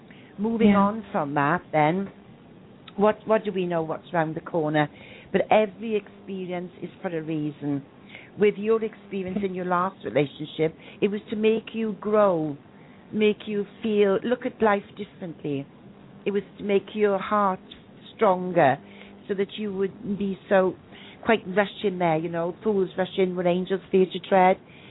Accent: Wales, United Kingdom; accent: broad Welsh; Well, I hope my accent's not getting in the way of any interpretation here. As you guessed, it's a broad Welsh accent, isn't it? Very proud of my heritage.

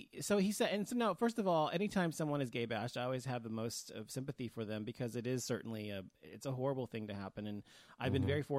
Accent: United States; I said, "No, I'm not fucking Mexican. I'm fucking American.

